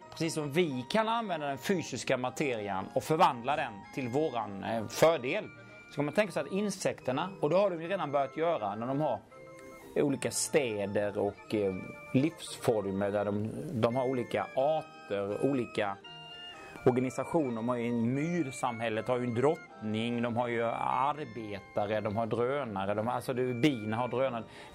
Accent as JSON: {"language": "Swedish", "town": "Halmstad", "region": "Halland County", "country": "Sweden", "tie": "born there", "said": "Ja, det var ju här jag föddes i Halmstad 1963."}